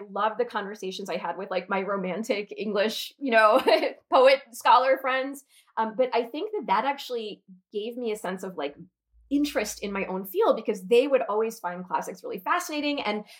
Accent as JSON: {"language": "English", "country": "United States", "said": "And even though being American in the UK exempts you from some of the social rules"}